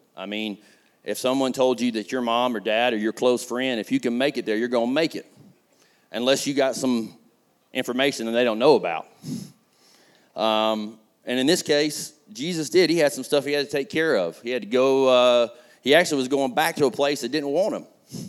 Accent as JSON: {"language": "English", "town": "Talladega", "region": "Alabama", "country": "United States", "said": "I'm from Talladega. I'm a soccer player in Talladega. I didn't fit in. my dream was to play sports and get out and use that as a way to get out of Talladega."}